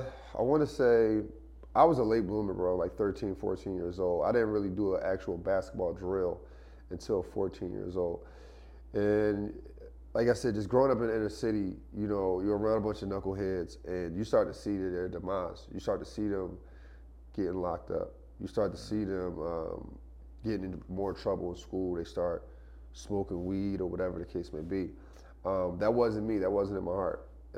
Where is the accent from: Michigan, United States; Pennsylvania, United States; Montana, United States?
Pennsylvania, United States; Philadelphia; And I'm growing up in Philly, you know, I was kind of like, I'm in the inner city of Philly.